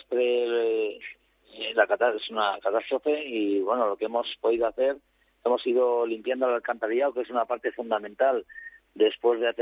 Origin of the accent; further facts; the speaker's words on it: Pamplona, Navarre, Spain; Bueno, nosotros somos de Pamplona.